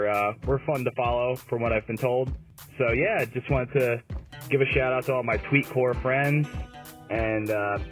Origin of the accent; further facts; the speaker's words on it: Philadelphia, Pennsylvania, United States; from Philadelphia, Pennsylvania.